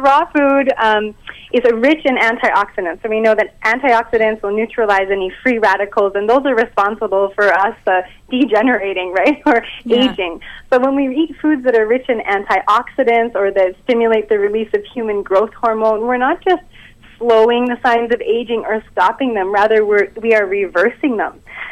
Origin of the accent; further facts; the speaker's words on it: Alberta, Canada; I mean, I grew up in Alberta, and it was the furthest thing from the lifestyle that I'm leading now